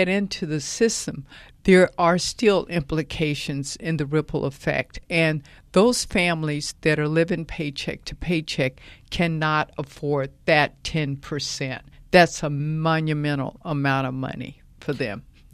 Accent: San Bernardino, California, United States; I'm African American, and I've seen the results of this in my church. I'm from San Bernardino

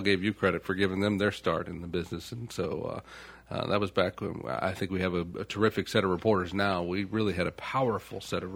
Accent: Louisville, Kentucky, United States; now in Baton Rouge, United States; And you know, growing up in Louisville, we had 25 different neighborhoods. Here I can name maybe five, but you can basically, unfortunately, narrow them all down to either North Baton Rouge or South Baton Rouge.

